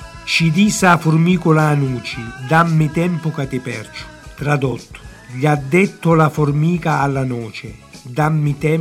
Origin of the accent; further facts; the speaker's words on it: Gioia Tauro, Calabria, Italy; Io provengo da Gioia Tauro, originario da provincia di Reggio Calabria